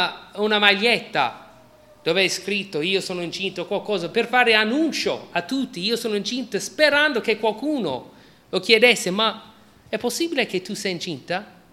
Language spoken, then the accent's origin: Italian; United States; e loro dicono che sono diverso perché sono americano, non sono italiano. E la differenza fra me e loro è che loro sono italiani e io sono americano.